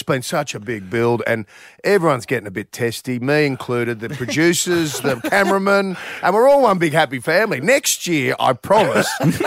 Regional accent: Sydney, New South Wales, Australia; now in Melbourne, Australia; I'm not a good judge down here in Melbourne because I am from Sydney, but I spend 6 months of the year down here.

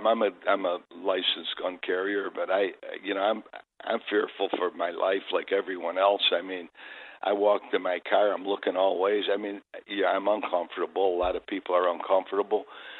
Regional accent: Chicago, Illinois, United States; I've been born and raised in Chicago. I could live anywhere, and I'm past the retirement age, you know, and I could live anywhere, and I don't really have to work. I love it. I love the city. I live in the city. I was born and raised in the city.

